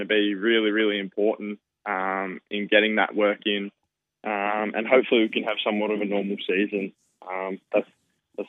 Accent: Wagga Wagga, New South Wales, Australia; moved away as an adult; also born or lived in Canberra; Yeah, so I grew up in Wagga and until I was 18.

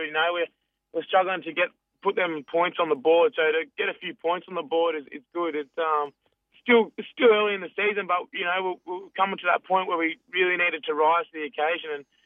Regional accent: Queensland, Australia; I think everyone who's born and raised in Queensland, they are passionate Queenslanders, and I'm one of them.

